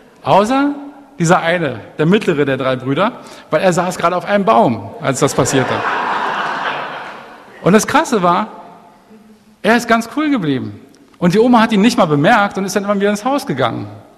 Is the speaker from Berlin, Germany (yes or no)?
yes; Berlin, Germany; Und ich bin im Süden Berlins in Buko aufgewachsen